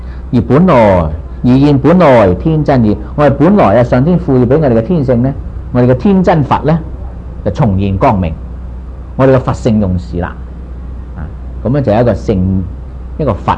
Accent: China; 我們中國人說的牛不飲水呢就不禁得牛頭低

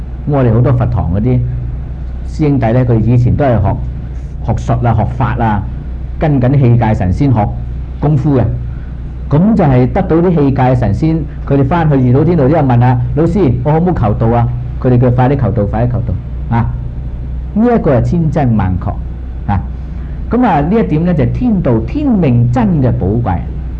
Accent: China; 如果我作为中国人，我怎样看自己中国人，争回一点光

